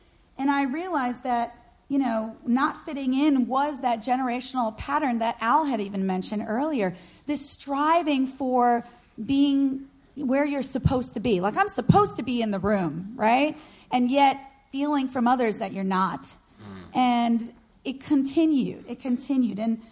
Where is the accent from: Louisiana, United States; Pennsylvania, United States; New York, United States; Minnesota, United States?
New York, United States; Long Island; But I grew up on Long Island, and I felt like, wow, you know, I'm a New Yorker, and I'm an American